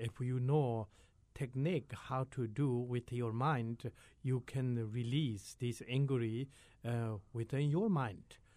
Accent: Tibet, China; English is a second language; Even in Tibet, I came from Tibet, and then even Tibet people, even monasteries, monks

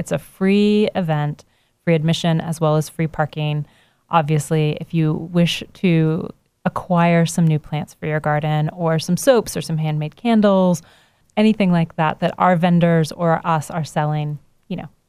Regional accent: Kansas, United States; also born or lived in Los Angeles; now in Chattanooga, United States; Originally, I'm from Kansas, okay. though I transplanted here from Los Angeles.

